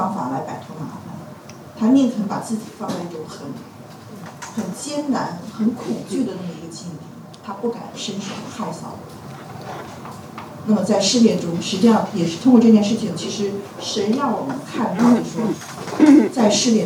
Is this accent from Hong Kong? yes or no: no; Ontario, Canada; 我大概非常快的讲一下啊，就是我是从加拿大来，加拿大当时住在安大略省。